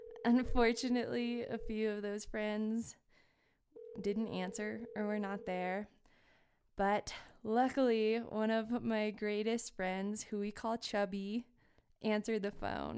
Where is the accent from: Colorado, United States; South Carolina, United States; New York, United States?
Colorado, United States; Aspen; I had been given the opportunity to work at a very, very high-end restaurant in my hometown of Aspen, Colorado.